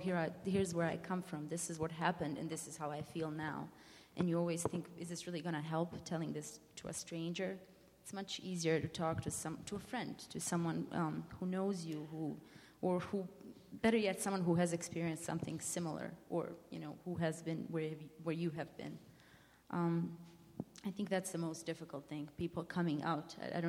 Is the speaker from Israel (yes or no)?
no; Bosnia & Herzegovina; English is a second language; moved away; that's the first thing people ask me when they hear my accent. Where are you from? From Bosnia.